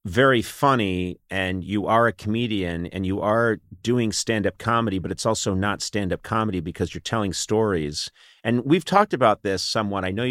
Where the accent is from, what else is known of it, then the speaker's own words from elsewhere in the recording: Brookline, Massachusetts, United States; But I go back and see my folks, and it's the same house I grew up in Brookline.